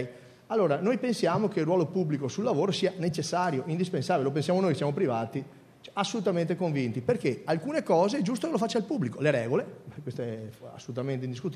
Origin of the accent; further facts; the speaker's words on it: Venice, Veneto, Italy; Io sono di Venezia